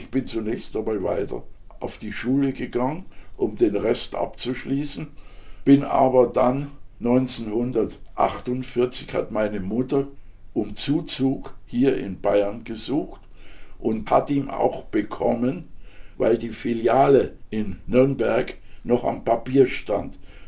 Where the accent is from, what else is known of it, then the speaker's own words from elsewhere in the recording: Žatec, Ústí nad Labem Region, Czechia; accent: Saaz dialect; wenn ich Saatzer Dialekt höre oder einen Saatzer treffe